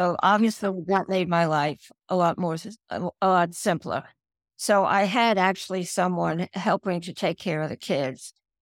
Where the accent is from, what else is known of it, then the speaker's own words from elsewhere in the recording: Brooklyn, New York, United States; I'm from Brooklyn. You could probably tell that right away, right?